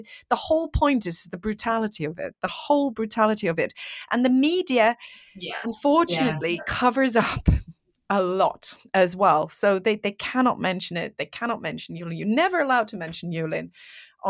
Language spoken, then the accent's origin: English; Iran; You know, I'm from Iran.